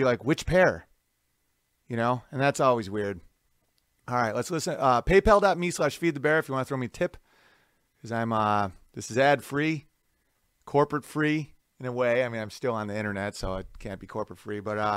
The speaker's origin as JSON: {"language": "English", "region": "North Dakota", "country": "United States", "said": "I'm from North Dakota, and a hot topic for debate up here is soybeans."}